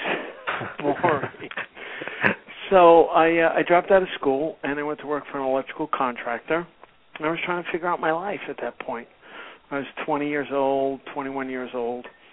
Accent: Brooklyn, New York, United States; I grew up in Brooklyn, Italian immigrant parents came over from Italy, and grew up in a very working class home.

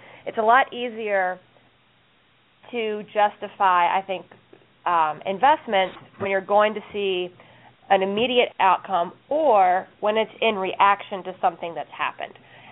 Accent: the South, United States; I'm from the South, so I'm used to that accent

